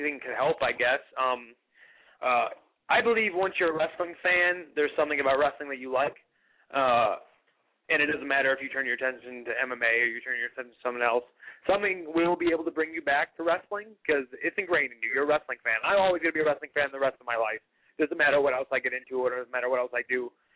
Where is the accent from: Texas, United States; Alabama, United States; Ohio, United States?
Ohio, United States; Cleveland; Yes, that is for AIW in Cleveland, Ohio, my hometown.